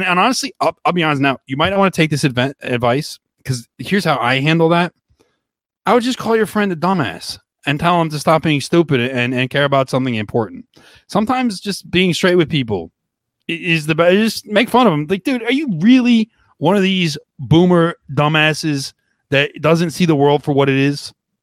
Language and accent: English; United States; As an American, I find that kind of laughable, to be honest.